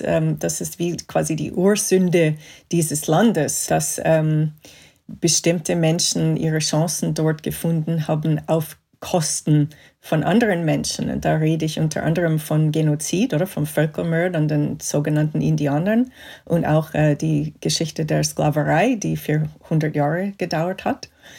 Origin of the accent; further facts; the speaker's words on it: Montreal, Quebec, Canada; ich bin in Kanada aufgewachsen, in Montreal. Wie die meisten Städte in Kanada ist das wie eine Fahrstunde von der amerikanischen Grenze entfernt.